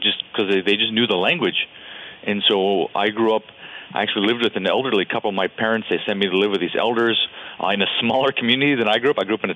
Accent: Fort Yukon, Alaska, United States; and then drive my boat for a couple hours, then I get to Fort Yukon.

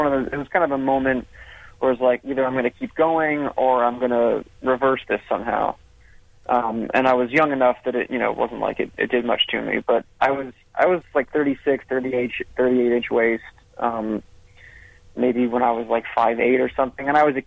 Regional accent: Atlanta, Georgia, United States; Yeah, I grew up in Atlanta, Georgia. Not a whole lot of bike riding there.

